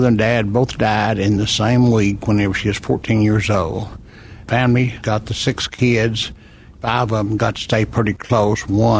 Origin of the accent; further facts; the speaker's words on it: Boswell, Oklahoma, United States; I was born in Durant, but only lived here a few months before I moved to Boswell, Oklahoma. My dad had a funeral home business. He moved the family to Boswell, Oklahoma, and I lived there till I was 14.